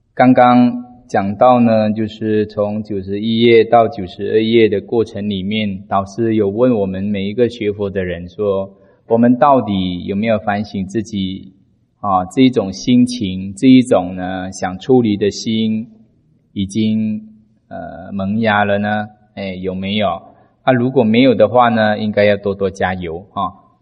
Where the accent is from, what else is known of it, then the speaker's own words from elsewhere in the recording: Malaysia; 我是佛教的边地，马来西亚那个地方，一个出家人都看不到我们那边。